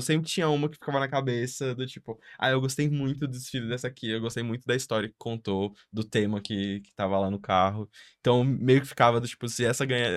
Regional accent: São Paulo, Brazil; obviamente. E também por, né, morei a vida toda em Itaquera

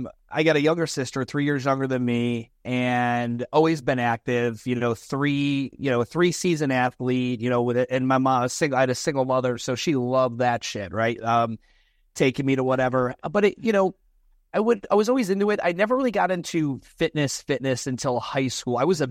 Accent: Cleveland, Ohio, United States; also born or lived in Chicago / New Jersey; I was born in Chicago. I lived a lot of different places, but Cleveland, Ohio is home for me. That's where I spent the majority of my formative years. I had some time in New Jersey, but Ohio for the majority of it.

